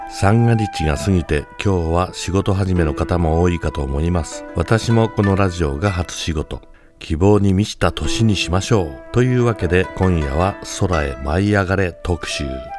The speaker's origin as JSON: {"language": "Japanese", "town": "Adachi", "region": "Tokyo", "country": "Japan", "tie": "born or raised there", "said": "この曲は私の生まれ育った足立区のでかい青い空をイメージした曲。今は高速道路やビルが邪魔して昔ほどの広い空ではないんですが"}